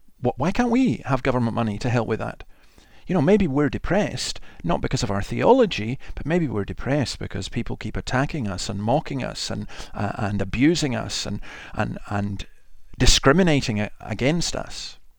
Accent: Scotland, United Kingdom; something that makes me feel very proud as a Scot

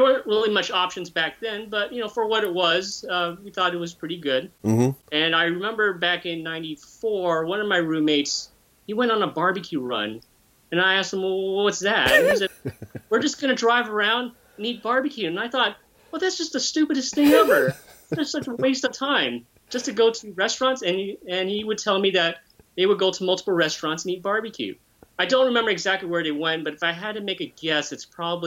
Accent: Texas, United States; pretty much spent most of my life here, as well as my education. So I grew up primarily in Texas.

